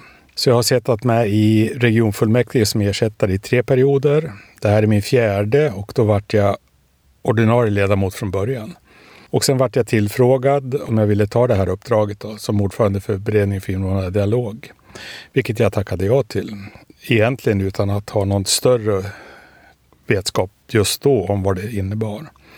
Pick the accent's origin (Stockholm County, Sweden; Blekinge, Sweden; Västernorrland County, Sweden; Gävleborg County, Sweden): Blekinge, Sweden; Rönnby; vi hade en SSU-klubb ute på Rönnby där jag är uppvuxen då. Från 12-årsåldern tills jag flyttade hemifrån vid drygt 20-24.